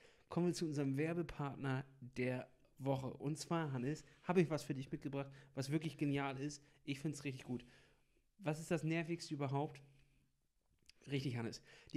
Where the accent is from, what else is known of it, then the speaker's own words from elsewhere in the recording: Kiel, Schleswig-Holstein, Germany; Du kriegst ja sonst, als Kieler, siehst du ja alles immer nur online.